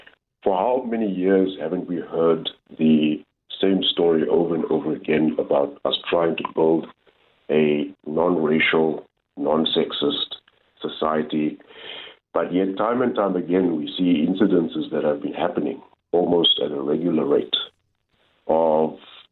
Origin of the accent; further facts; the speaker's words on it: South Africa; or are these just things that are just being said just to appease us as South African citizens